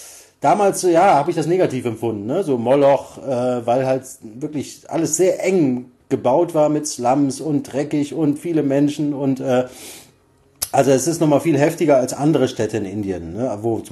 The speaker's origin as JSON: {"language": "German", "region": "Rhineland", "country": "Germany", "tie": "born or raised there", "said": "Ich bin da wirklich im Rheinland geboren, aufgewachsen"}